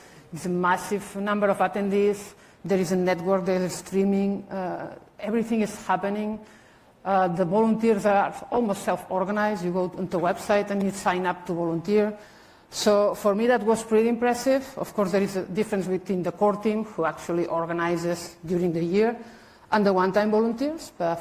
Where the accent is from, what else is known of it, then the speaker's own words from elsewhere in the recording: Barcelona, Catalonia, Spain; I am from Barcelona